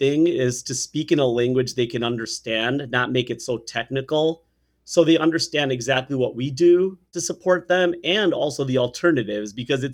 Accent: Chicago, Illinois, United States; I was born and raised in Chicagoland, and a lot of my colleagues trained around here.

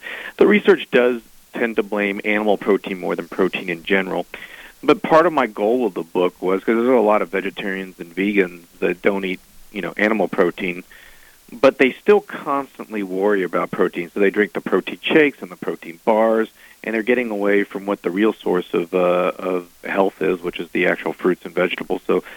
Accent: Houston, Texas, United States; also born or lived in South Africa / Michigan; I've always been a Texan. I was actually born in South Africa, grew up in Texas, did my surgery training up in Michigan, but then came back home.

